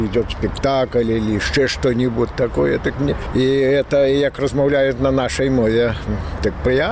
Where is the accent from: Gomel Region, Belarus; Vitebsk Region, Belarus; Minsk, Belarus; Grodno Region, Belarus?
Minsk, Belarus; Сам я белорус, сам меньшанин.